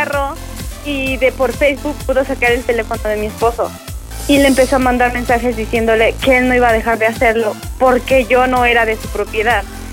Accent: Nezahualcóyotl, State of Mexico, Mexico; En Ciudad Neza.

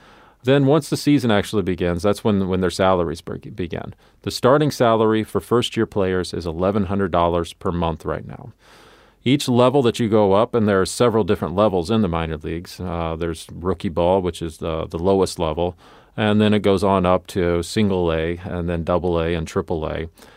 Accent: Missouri, United States; So I did not grow up going to minor league baseball games. I grew up in Southeast Missouri.

